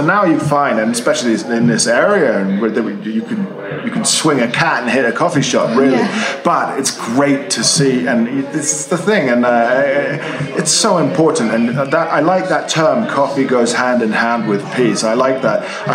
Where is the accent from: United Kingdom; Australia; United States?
United Kingdom; England; I'm from England